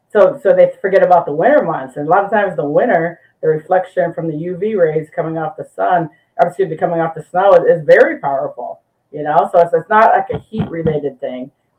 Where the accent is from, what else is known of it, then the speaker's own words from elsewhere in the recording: Midwest, United States; now in San Diego, United States; But we're from the Midwest, and now we're out here in San Diego, right?